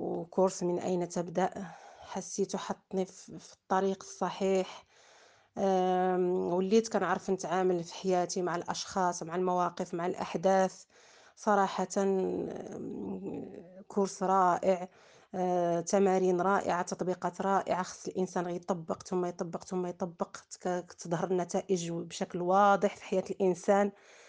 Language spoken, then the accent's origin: Arabic; Morocco; من المغرب